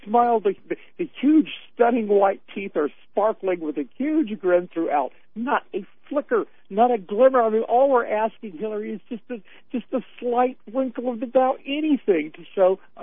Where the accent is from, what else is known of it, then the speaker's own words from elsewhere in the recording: the South, United States; I mean, I know them all. I grew up in the South.